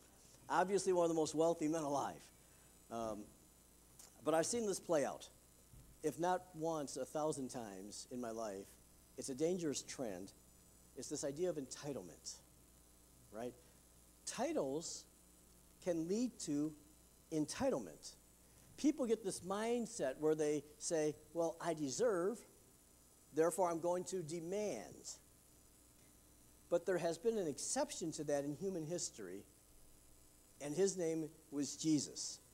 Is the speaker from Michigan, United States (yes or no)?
yes; Wyandotte, Michigan, United States; And I found out that my hometown, Wyandotte, Michigan, was about 3,600 miles from the North Pole